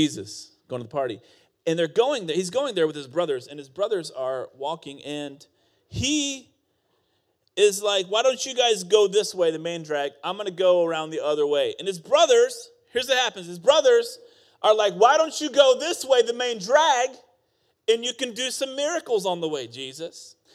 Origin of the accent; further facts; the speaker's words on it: Iowa, United States; Now, I grew up in Iowa. You think that Missouri is redneck? Let me tell you something. Iowa got some redneck.